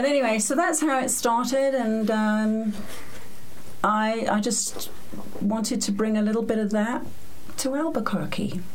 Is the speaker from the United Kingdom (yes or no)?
yes; England, United Kingdom; as you can tell from this ridiculous accent, I come from England, although I'm really Irish